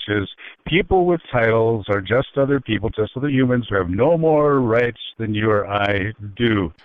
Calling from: Metropolis, Illinois, United States; I'm calling from Metropolis.

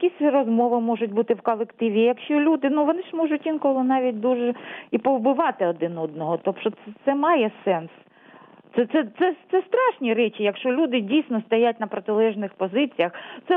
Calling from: Luhansk Oblast, Ukraine; Луганщина.

